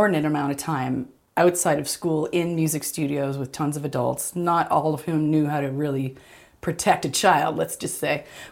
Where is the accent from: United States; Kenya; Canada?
Canada; for me, as a Canadian, first of all, I'm a bit of an imploder